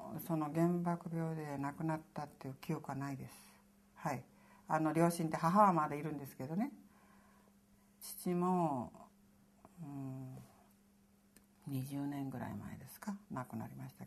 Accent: Ikitsuki, Nagasaki, Japan; 行きつき島で生まれました。いや島で生まれたわけじゃない、行きつき島で育ちました。生まれは長崎市内です。

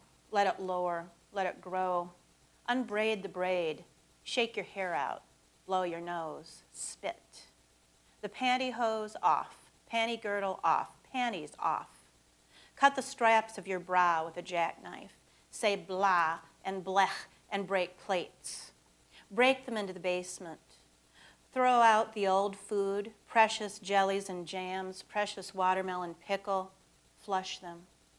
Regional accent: Niles, Michigan, United States; also born or lived in Cincinnati / New York / Madrid; now in Kalamazoo, United States; I'm from Niles, Michigan. And I've lived other places, thank God, Cincinnati, New York, Madrid, and now I live in Kalamazoo.

